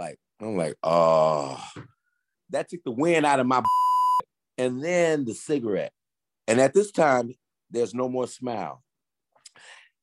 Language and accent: English; Chicago, Illinois, United States; born there; I was born 1971 in Chicago, South Side of Chicago. I'm from a family of 9 brothers and sisters.